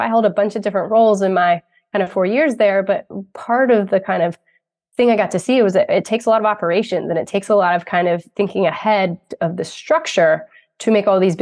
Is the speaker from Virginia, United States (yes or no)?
yes; Virginia, United States; I'm from Central Virginia originally, so it feels like home in many ways.